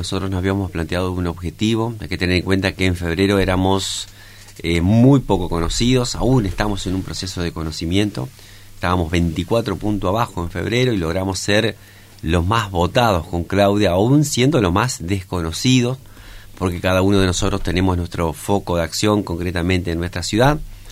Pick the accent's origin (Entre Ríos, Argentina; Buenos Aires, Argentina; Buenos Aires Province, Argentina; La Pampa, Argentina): Entre Ríos, Argentina; Paraná; Yo nací y me crié en Paraná, y bueno, siempre viví acá en Entre Ríos.